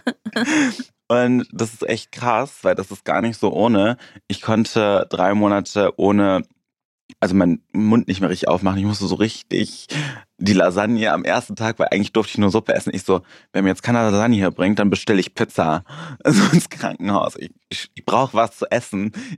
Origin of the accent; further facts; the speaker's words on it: Cologne, North Rhine-Westphalia, Germany; also born or lived in Mönchengladbach; now in Düsseldorf, Germany; Ich bin da aufgewachsen in Köln, aber ich bin nicht in Köln geboren.